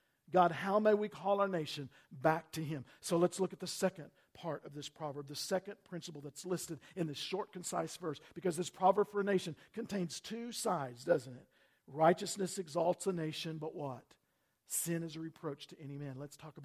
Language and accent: English; United States; In my 59 years as an American, listen, I have experienced those blessings over and over again. Even as I've traveled around this country and pastored in two different states now